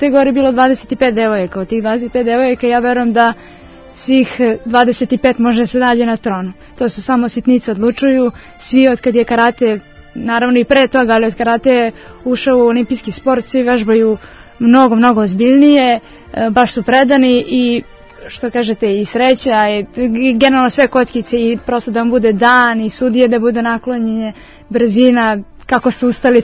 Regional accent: Obrenovac, Belgrade, Serbia; ja sam rodom iz Obrenovca i takmičim se za karate klub Mladenovac.

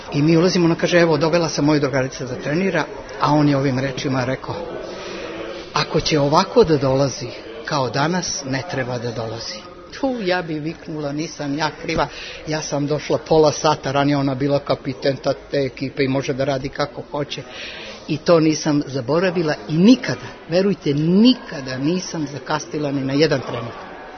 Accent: Subotica, Vojvodina, Serbia; Imam sestru i 2 brata. Ja sam iz Subotice, mi smo imali kuću, tu je bilo puno dece.

